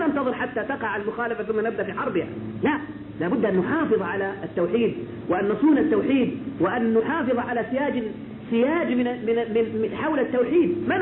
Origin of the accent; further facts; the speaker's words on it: Egypt; عندنا في مصر قبل الحج هذا الأخير